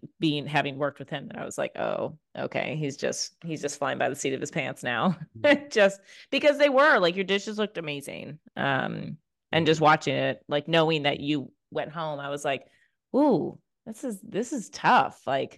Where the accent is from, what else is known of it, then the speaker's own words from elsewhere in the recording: Chicago, Illinois, United States; When I'm in Chicago, I come to Chicago frequently because that's my hometown.